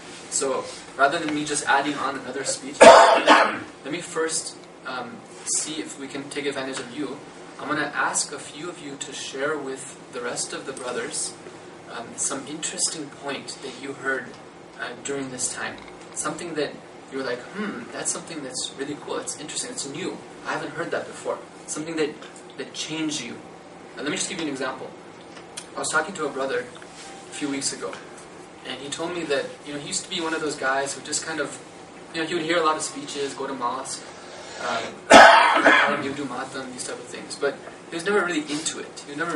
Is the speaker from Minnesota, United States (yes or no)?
yes; Minnesota, United States; I grew up in Minnesota, which is a state in the United States. It's in the northern part of the United States.